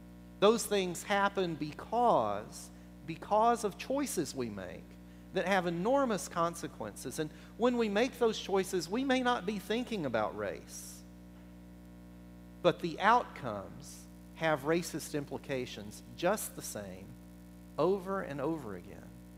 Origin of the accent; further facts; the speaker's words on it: the South, United States; And as a Southerner, I have to say, Lancaster County is one of the most segregated places I've ever lived.